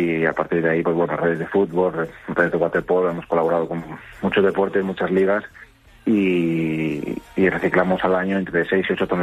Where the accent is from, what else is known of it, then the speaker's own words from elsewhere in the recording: Galicia, Spain; como yo soy gallego